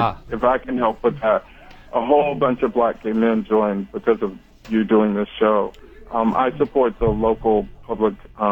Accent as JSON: {"language": "English", "town": "Kansas City", "country": "United States", "tie": "born or raised there", "said": "And in some ways, I grew up south because my hometown is Kansas City."}